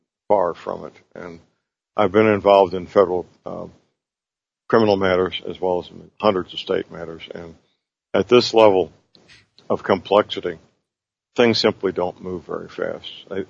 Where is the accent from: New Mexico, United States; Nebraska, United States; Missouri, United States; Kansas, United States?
Missouri, United States; St. Louis; In my hometown, St. Louis, one of these drive-through tents were set up on a parking lot of a hospital.